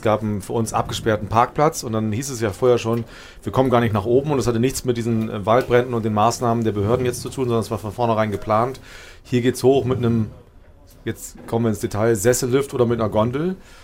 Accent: North Germany, Germany; ich komme aus dem Norden, da ist für mich alles, was bergab geht, die schwarze Piste.

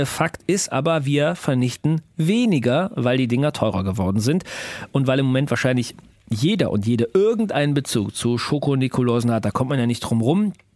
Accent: Germany; Haben ja schon andere, ich auch, als Deutscher, der ich nicht aus Bayern komme.

